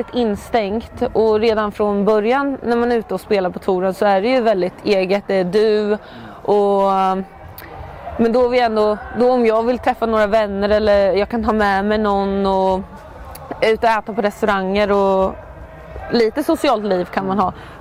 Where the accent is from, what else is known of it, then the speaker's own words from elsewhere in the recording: Linköping, Östergötland, Sweden; also born or lived in Oslo, Norway; mina föräldrar träffades i Oslo blir det att jag säger. Och så är jag född där och flyttade till Linköping när jag var 7 år.